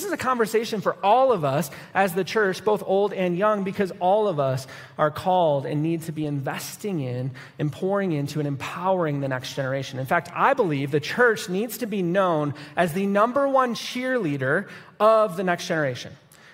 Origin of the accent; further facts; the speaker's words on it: Grand Rapids, Michigan, United States; So I grew up in West Michigan, Grand Rapids area